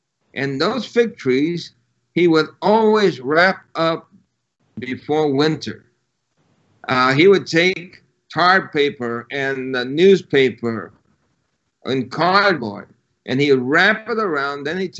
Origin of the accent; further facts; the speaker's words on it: New York City, New York, United States; When I was a young lad growing up in New York City, my mother moved us to a street named Skank Avenue.